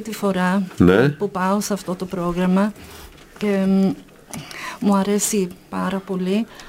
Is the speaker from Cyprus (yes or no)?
no; Gothenburg, Västra Götaland, Sweden; και είμαι από τη Σουηδία.